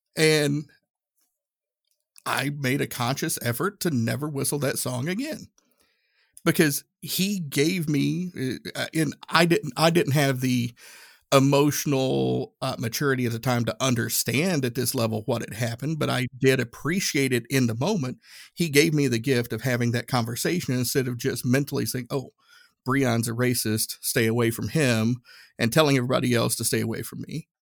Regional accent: Tennessee, United States; Growing up in Northeast Tennessee, Everybody looked like me.

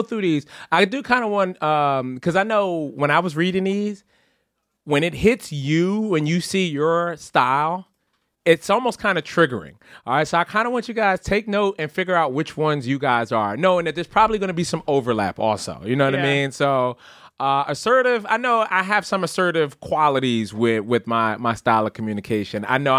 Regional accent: New York, United States; Straight New York. I'm from New York, son.

